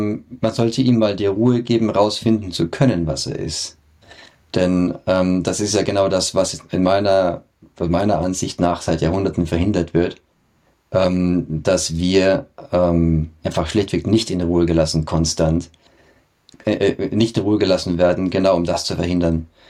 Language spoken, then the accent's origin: German; Germany; moved away; ich beobachte meine alte Heimat sehr von außen und ich muss sagen, ich habe, glaube ich, auch einen relativ guten und differenzierten Blick auf Deutschland von außerhalb.